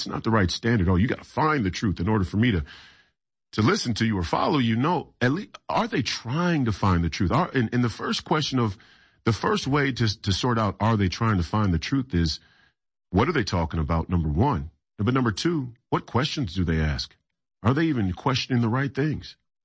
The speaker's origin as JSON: {"language": "English", "region": "Minnesota", "country": "United States", "tie": "born or raised there", "said": "I grew up here in Minnesota, born and raised here in Minnesota, was born in 1991. I'm 35 years old."}